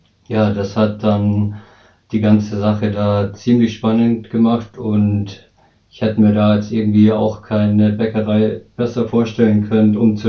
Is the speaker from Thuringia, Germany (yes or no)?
no; Ingolstadt, Bavaria, Germany; Ich bin aus Ingolstadt und war 10 Jahre lang Koch